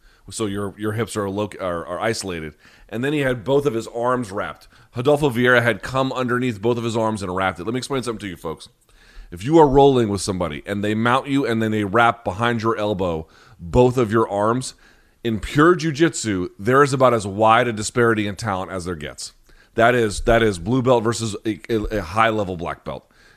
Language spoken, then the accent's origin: English; New Delhi, Delhi, India; born there; Not my hometown, but I was born in New Delhi.